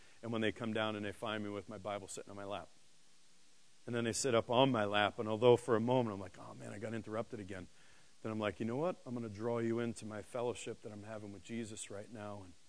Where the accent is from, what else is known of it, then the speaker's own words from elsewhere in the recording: New York City, New York, United States; also born or lived in Boston; Now, you all know, if you don't, I'm from New York City. And then I lived in Boston for 10 years.